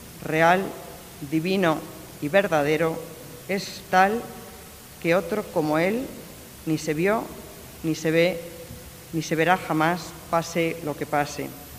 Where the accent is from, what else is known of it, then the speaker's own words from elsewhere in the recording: Valladolid, Castile and León, Spain; Me honra como vallisoletana que se me llame para uno de los acontecimientos más importantes en la vida de la ciudad